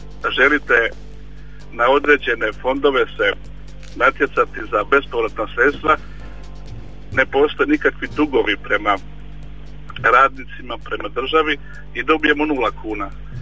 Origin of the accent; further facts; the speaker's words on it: Slavonia, Croatia; Ja sam gospodarstvenik iz Slavonije, upošljavam 35 ljudi.